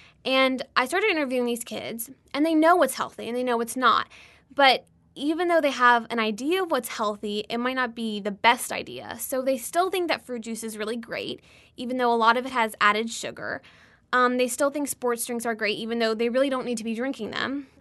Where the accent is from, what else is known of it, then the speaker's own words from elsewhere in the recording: Baton Rouge, Louisiana, United States; I'm from Baton Rouge, Louisiana, and I go to Episcopal High School, and I'm a junior there.